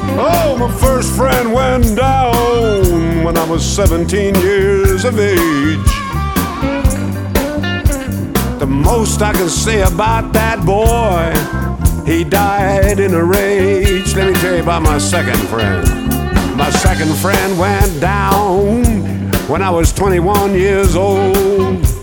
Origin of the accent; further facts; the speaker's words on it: Chicago, Illinois, United States; born there; I was born in Chicago, 1941.